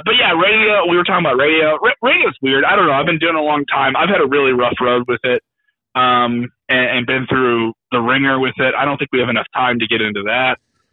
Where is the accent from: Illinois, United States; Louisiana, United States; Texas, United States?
Illinois, United States; Chicago; also born or lived in Oklahoma; No, I'm from the south side of Chicago. We lived in Oklahoma in the burbs for a little bit